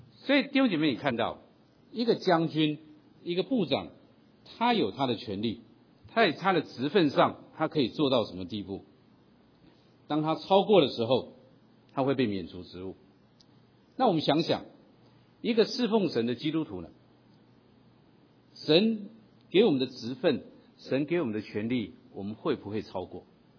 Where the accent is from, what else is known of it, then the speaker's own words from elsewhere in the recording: China; 我们中国人有一句俗话，将在外军命有所不受，我相信很多人听过这句话。